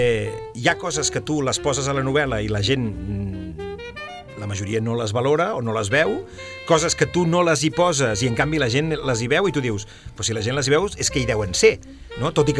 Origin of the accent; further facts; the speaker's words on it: Sabadell, Catalonia, Spain; Jo soc de Sabadell i molt de Sabadell, però, vulguis que no, els que som de Sabadell sempre anem a Barcelona a fer quasi bé tot.